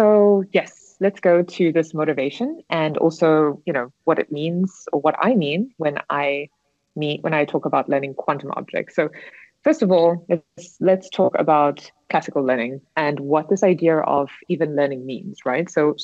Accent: South Africa; sadly, as a South African, yeah, visa issues are always always very time consuming.

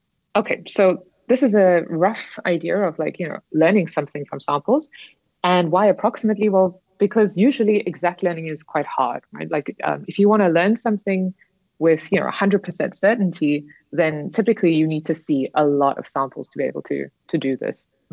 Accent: South Africa; sadly, as a South African, yeah, visa issues are always always very time consuming.

